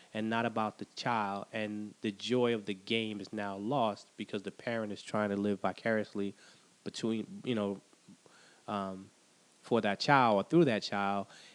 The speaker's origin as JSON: {"language": "English", "town": "New York City", "region": "New York", "country": "United States", "tie": "born or raised there", "said": "Like growing up in New York City, that was like basketball was everything."}